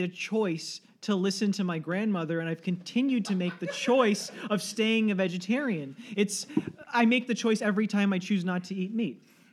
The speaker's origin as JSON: {"language": "English", "town": "East Brunswick", "region": "New Jersey", "country": "United States", "tie": "born or raised there", "said": "I grew up in East Brunswick, New Jersey. There was no West Brunswick, New Jersey."}